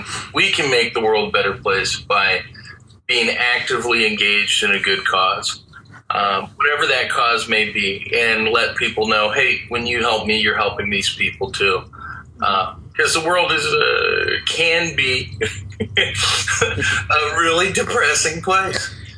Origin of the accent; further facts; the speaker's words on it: Virginia Beach, Virginia, United States; So I grew up in Virginia Beach, and they have this place called Mount Trashmore, which is a recreational area / landfill.